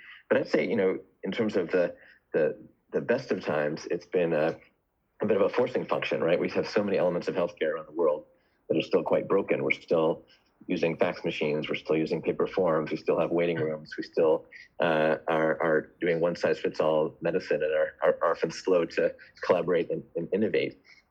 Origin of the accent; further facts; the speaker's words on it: London, United Kingdom; born there; I'm the only one without a cool British accent, even though I was born in London.